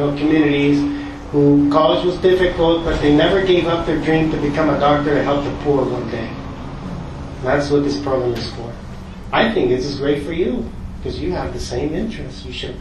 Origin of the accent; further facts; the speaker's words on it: San Jose, California, United States; And then growing up in San Jose and adjusting to life in the United States and then going to college, and it was very difficult.